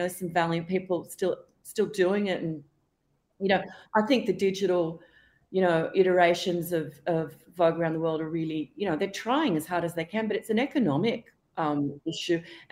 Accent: Australia; I'm a journalist from Australia and I missed the show

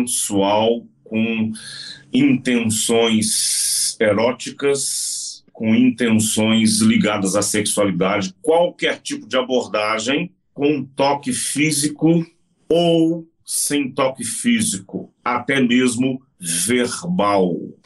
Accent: Resende, Rio de Janeiro, Brazil; now in São Paulo, Brazil; vim do Rio de Janeiro, na verdade, Resende, estado do Rio, e hoje me sinto muito, muito paulistano

